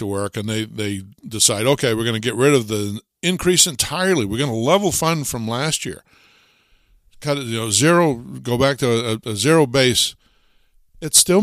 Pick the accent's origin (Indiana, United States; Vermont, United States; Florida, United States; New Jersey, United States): Vermont, United States; Thetford; So I always use Thetford as an example, and I'll do that again. That's my hometown.